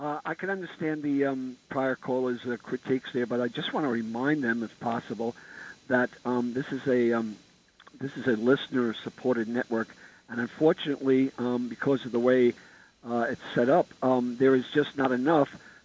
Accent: Staten Island, New York, United States; I'm from Staten Island.

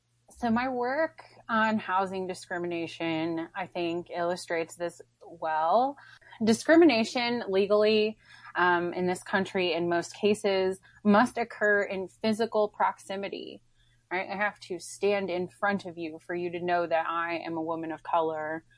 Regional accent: Tennessee, United States; I'm from Appalachia. I grew up in Tennessee.

